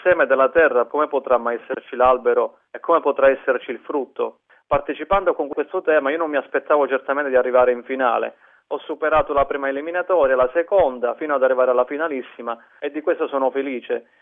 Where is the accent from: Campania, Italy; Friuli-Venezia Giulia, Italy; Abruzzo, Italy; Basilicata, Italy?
Basilicata, Italy; Senise; Nel mio paese, Senise, in provincia di Potenza, c'è il gruppo della Medaglia Miracolosa e c'è anche il movimento di Comunione e Liberazione, che io frequento da anni.